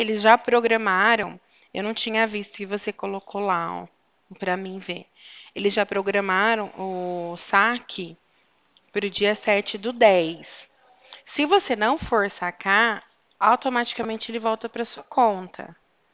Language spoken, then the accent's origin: Portuguese; Porto Ferreira, São Paulo, Brazil; Eu sou do interior de São Paulo, Porto Ferreira.